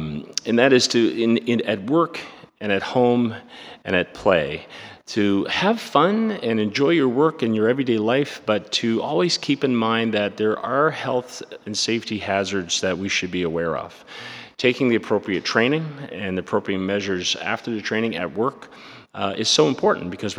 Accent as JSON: {"language": "English", "town": "Halifax", "region": "Nova Scotia", "country": "Canada", "said": "I'm here from Atlantic Canada. I live here in Nova Scotia. Halifax is my home."}